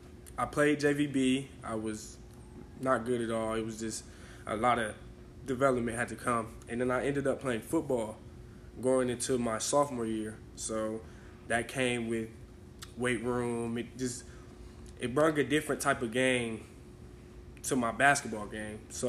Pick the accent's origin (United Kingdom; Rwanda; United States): United States; Columbus, Ohio; Okay, so I'm from Columbus, Ohio. I went to Northland High School.